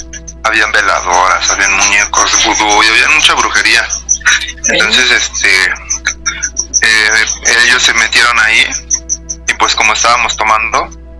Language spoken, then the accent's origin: Spanish; Mexico City, Mexico; Sí, soy de aquí, de la Ciudad de México, de Reforma